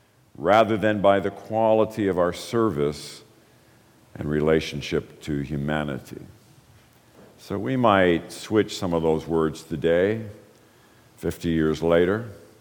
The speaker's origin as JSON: {"language": "English", "country": "Ireland", "said": "We often think, as an Irishman, I think, well, they must come from Ireland."}